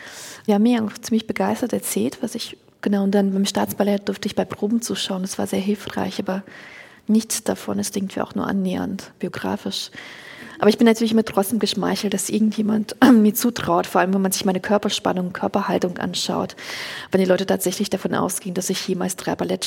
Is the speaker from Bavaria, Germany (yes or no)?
no; Hesse, Germany; ich bin zwar nicht in Frankfurt aufgewachsen, aber in der Nähe von Frankfurt Main.